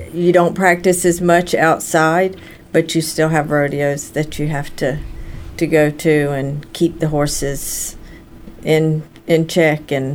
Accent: Louisiana, United States; It's hard to say because I'm from Louisiana.

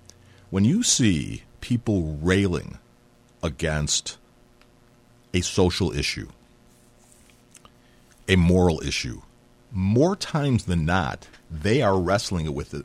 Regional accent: Illinois, United States; moved away; And what is it with Illinois? My former home state. Well, it was my home state, my boyhood state.

